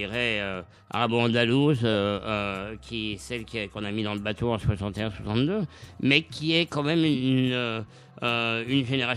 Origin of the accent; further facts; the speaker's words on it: Boulogne-Billancourt, Île-de-France, France; born there; Moi, je suis né à Boulogne-Billancourt.